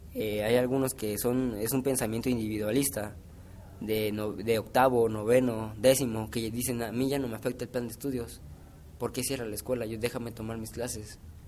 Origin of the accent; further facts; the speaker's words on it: Apizaco, Tlaxcala, Mexico; Yo vengo de Apizaco, Tlaxcala.